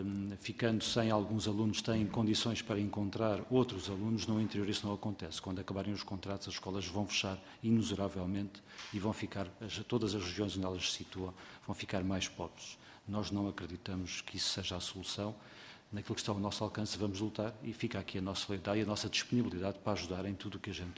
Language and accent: Portuguese; Castelo Branco, Portugal; Eu sou natural do distrito de Castelo Branco, também interior